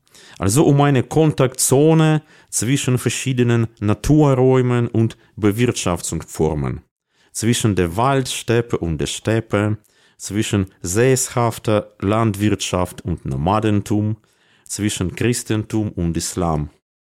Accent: Dnipro, Dnipropetrovsk Oblast, Ukraine; Nach der gleichen Logik wurde die zentrale Allee, Prospekt, in meiner Heimatstadt Dnipro

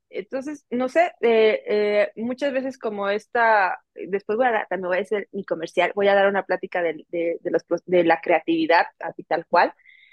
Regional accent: Mexico; porque soy mexicana.

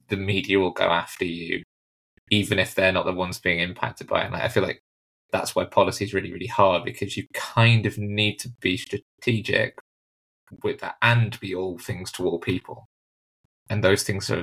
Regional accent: Canada; He's saying that he's seen that I was from Canada

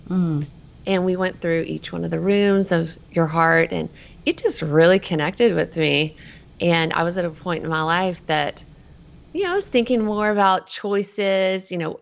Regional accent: Nashville, Tennessee, United States; So I am a native Nashvillean. So I'm from Music City before it was cool.

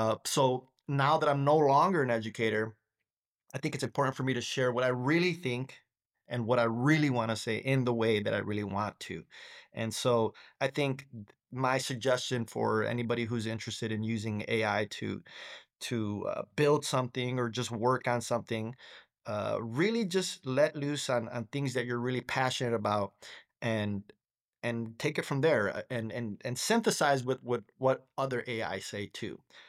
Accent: Chicago, Illinois, United States; as a teacher, I'm blessed to have been born and raised in Chicago.

